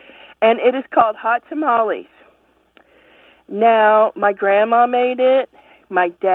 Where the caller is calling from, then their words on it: Valley, Nebraska, United States; I'm calling from Valley, Nebraska.